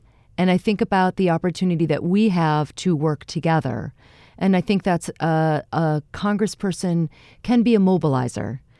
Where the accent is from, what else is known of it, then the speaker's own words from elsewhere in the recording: Fairport, New York, United States; now in Canton, United States; I'm originally from Fairport, New York, but I have lived in northern New York for over 30 years.